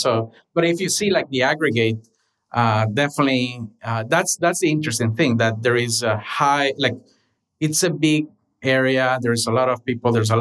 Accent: Honduras; English is a second language; moved away as an adult; now in Los Angeles, United States; So I was born and raised in Honduras.

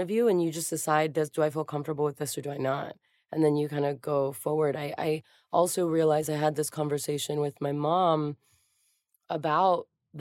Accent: Hialeah, Florida, United States; But I grew up in Miami in Hialeah, and my high school was very queer.

